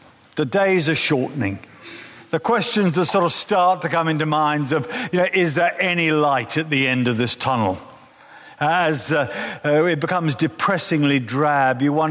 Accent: South East England, United Kingdom; I was brought up just outside of London.

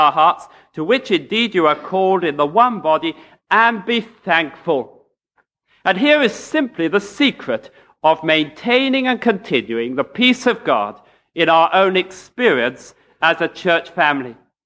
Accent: England, United Kingdom; even though we're English and find it so difficult to talk to one another.

